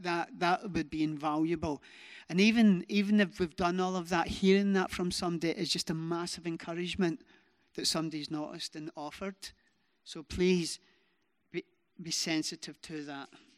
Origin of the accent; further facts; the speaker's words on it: United Kingdom; We're very British, aren't we, when it comes to ministry?